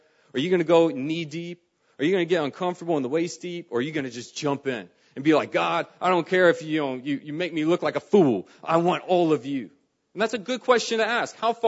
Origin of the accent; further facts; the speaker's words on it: East Coast, United States; And I grew up in the East Coast.